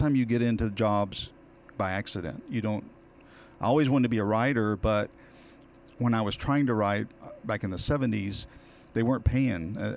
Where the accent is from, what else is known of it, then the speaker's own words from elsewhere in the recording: Victoria, British Columbia, Canada; I grew up in Victoria, so I have a lot of friends and family that live out of town